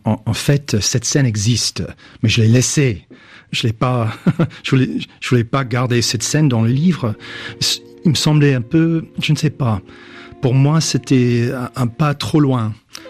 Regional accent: United States; French is a second language; Comme tout le monde, chez moi aux États-Unis et j'imagine ici en France.

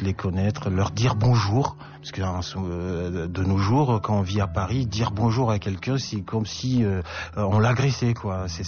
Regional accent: Niger; first language Hausa; French is a second language; C'est, je pense en français, je pense en Haoussa, qui est ma langue natale. Je pense France, je pense Afrique. Je peux même parler de multiples cultures, puisque on va y revenir plus tard. Je n'ai pas vécu qu'au Niger

